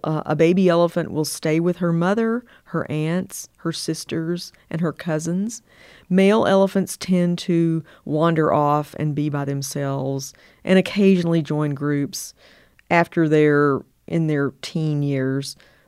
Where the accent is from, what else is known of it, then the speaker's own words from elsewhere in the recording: Kingsport, Tennessee, United States; I grew up in Kingsport, Tennessee.